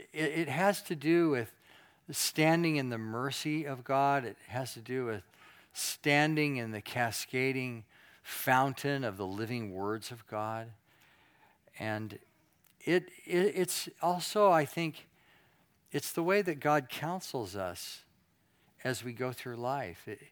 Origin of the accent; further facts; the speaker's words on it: California, United States; also born or lived in Alaska / Artesia, New Mexico / Texas / North Carolina; I was born in Alaska. We moved to Artesia, New Mexico for 2 or 3 years. And then we moved to Southern California. We lived there for about 30 years, I did. And then we went 1 year in Texas, and now 35 years here in North Carolina.